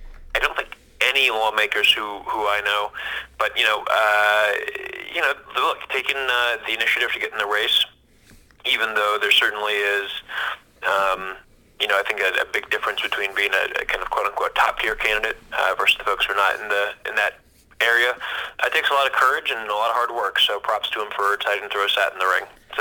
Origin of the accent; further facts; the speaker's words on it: Iowa, United States; watching what was happening both in my home state of Iowa and across the country.